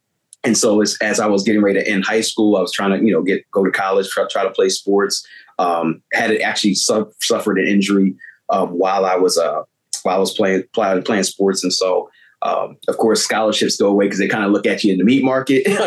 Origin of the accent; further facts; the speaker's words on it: Lancaster, Pennsylvania, United States; I'm actually born and raised in Lancaster, Pennsylvania.